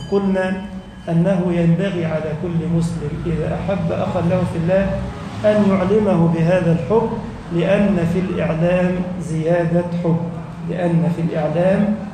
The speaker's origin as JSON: {"language": "Arabic", "country": "Egypt", "said": "اللهم انشر أمنك وأمانك في بلدنا مصر"}